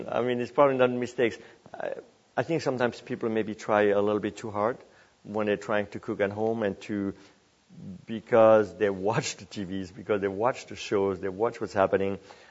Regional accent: Grand Est, France; I'm from Alsace, of course. We're producing some fabulous wines, I think, in Alsace

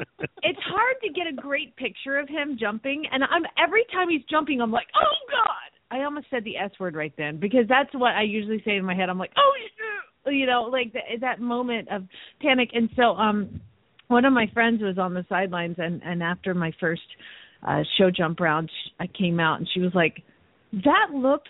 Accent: Phoenix, Arizona, United States; from Phoenix, Arizona

